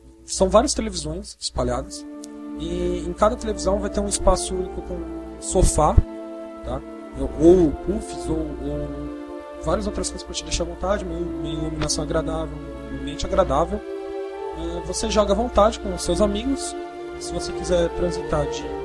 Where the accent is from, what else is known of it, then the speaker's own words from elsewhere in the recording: São Paulo, Brazil; Eu e o Obi, no caso, nós somos de São Paulo.